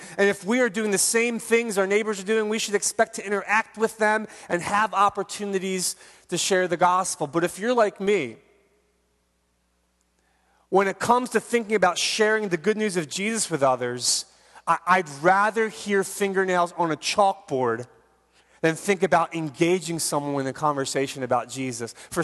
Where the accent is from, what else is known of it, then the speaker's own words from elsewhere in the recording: Philadelphia, Pennsylvania, United States; we did some things that I didn't get to do growing up in Philadelphia.